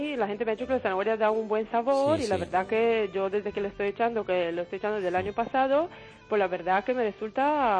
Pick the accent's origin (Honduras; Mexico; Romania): Romania; Spanish is a second language; now in Spain; Oh, yo soy de Rumanía, llevo aquí desde el año 2007